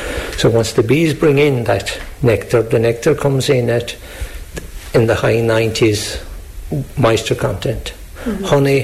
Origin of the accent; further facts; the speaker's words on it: Ballymac, County Kerry, Ireland; I'm originally from Ballymac